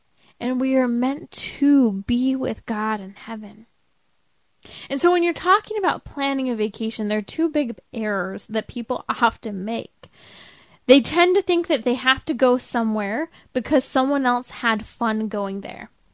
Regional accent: United States; I think especially being an American, coming from a place that, you know, does have some great history

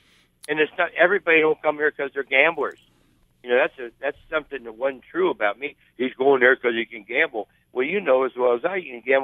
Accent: Cincinnati, Ohio, United States; And, you know, I'm from Cincinnati. I was born 3 miles from the ballpark.

